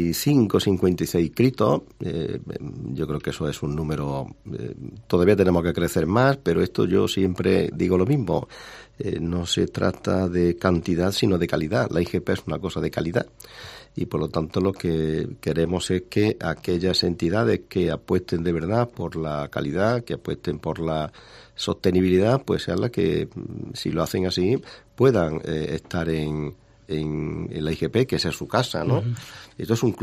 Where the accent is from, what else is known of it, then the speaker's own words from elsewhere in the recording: Torre del Campo, Andalusia, Spain; la gente de Torre del Campo, por mencionar mi pueblo, hacían calidad y sin embargo no podían ponerle que eso era de Jaén